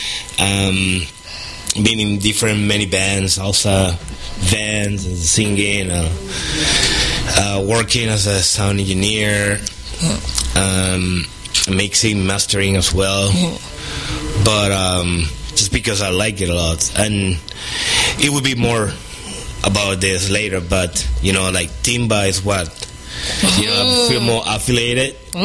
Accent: Cuba; now in Bay Area, United States; And I'm originally from Cuba. And living here in the Bay Area for around 13 years. And I grew in Cuba, like 100% Cuban puppy.

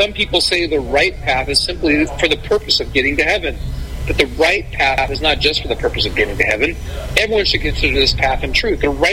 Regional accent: Midlands, United Kingdom; I'm Punjabi from the Midlands of England.

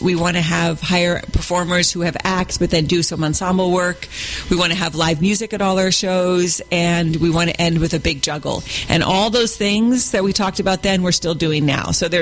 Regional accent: San Francisco, California, United States; I grew up in San Francisco. I started as a little girl with the Pickle Family Circus back in the day.

